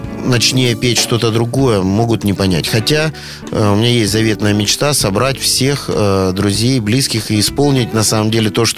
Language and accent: Russian; Rostov-on-Don, Rostov Oblast, Russia; Пока что я дважды отец, ростовчанин и риэлтор.